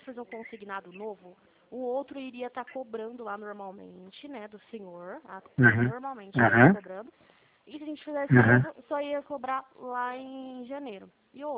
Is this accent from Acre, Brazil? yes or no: no; Limeira, São Paulo, Brazil; eu sou aqui de Limeira, São Paulo, tá? O código aí aparece no senhor 18, mas eu sou de Limeira, São Paulo.